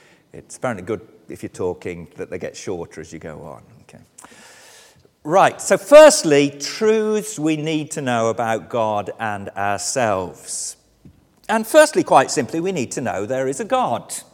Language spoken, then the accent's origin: English; England, United Kingdom; moved away as an adult; now in Wales, United Kingdom; I did move from England to Wales. I was born in England. I lived the first 40 years of my life in England. Then I moved to Wales and I've been here ever since.